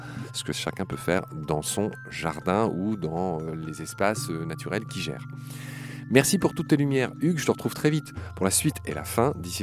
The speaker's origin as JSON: {"language": "French", "region": "Grand Est", "country": "France", "said": "moi, par exemple, je viens de Lorraine."}